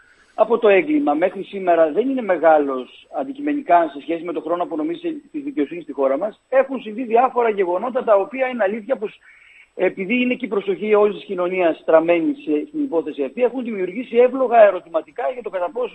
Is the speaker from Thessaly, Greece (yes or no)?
yes; Pyrgetos, Thessaly, Greece; την αγάπη μου για την πατρίδα μου και τη Λάρισα και το χωριό μου, τον Πυργετό.